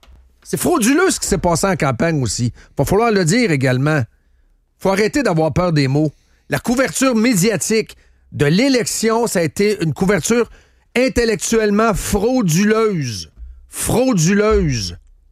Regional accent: Charlesbourg, Quebec, Canada; Moi, je viens de Charlebourg. Je suis là depuis 22 ans.

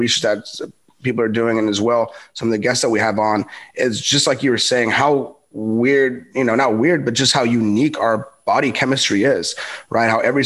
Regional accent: California, United States; Cause we're from SoCal. We have a different kind of idea, you know, we're a little bit more exposed to cannabis

